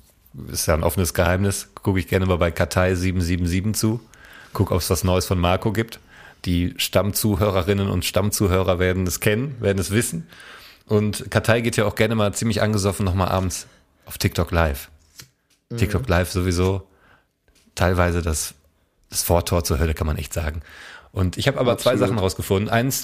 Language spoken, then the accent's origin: German; Hesse, Germany; ich bin Hesse